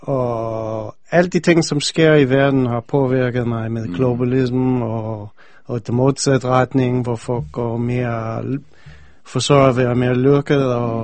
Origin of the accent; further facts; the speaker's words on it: United States; now in Denmark; Jeg bor i Danmark. Ja, altså, jeg er vokset op mest i USA, så ja. Det er nogle ting, som får mig til at føle meget amerikansk, og, som for eksempel fjernsyn, som jeg er vokset op med, og film.